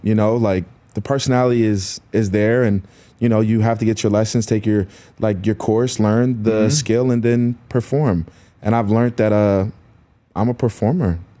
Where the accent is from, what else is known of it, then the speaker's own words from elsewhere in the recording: Rahway, New Jersey, United States; You know, like, I'm from Rahway, so, like, you know, I'm a funny guy.